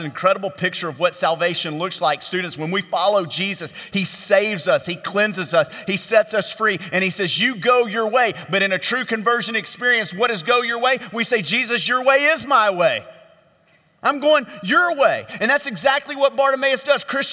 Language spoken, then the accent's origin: English; Louisiana, United States; I grew up in Louisiana.